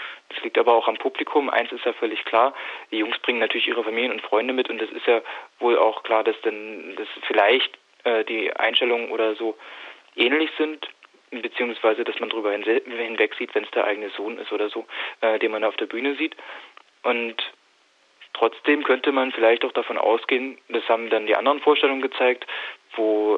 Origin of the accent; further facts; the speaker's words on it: Halle, Saxony-Anhalt, Germany; Also ich komme aus Halle